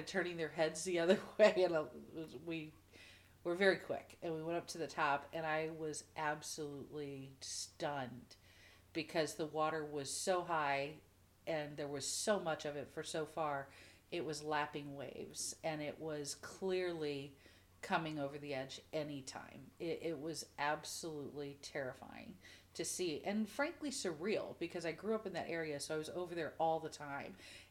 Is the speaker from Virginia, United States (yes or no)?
no; Redbud, Illinois, United States; I grew up in Redbud, Illinois.